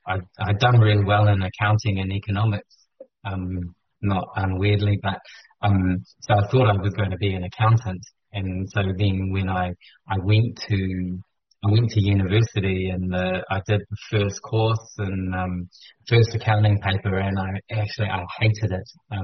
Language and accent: English; Wellington, New Zealand; But I grew up here in Wellington with my mum and dad and two brothers.